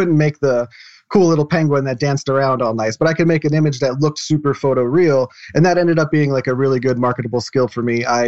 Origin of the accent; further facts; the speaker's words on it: Pennsylvania, United States; I'm from Pennsylvania, so going to the state school was kind of like the natural thing to do.